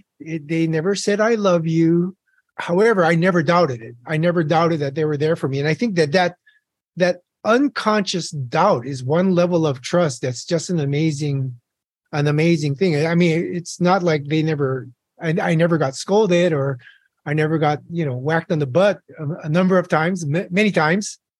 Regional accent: Honolulu, Hawaii, United States; I'm born and raised in Honolulu, Hawaii, and to a wonderful, wonderful family.

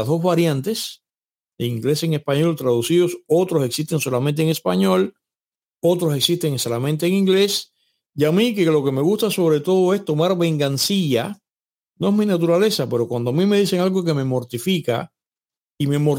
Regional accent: Cuba; moved away; tuve que salir de Cuba para comenzar a enterarme de su vida personal

